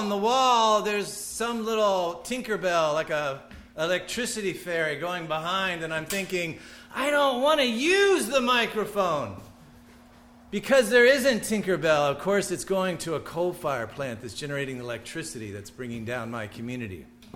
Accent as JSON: {"language": "English", "region": "Illinois", "country": "United States", "said": "I come from Southern Illinois in the coal fields that was devastated."}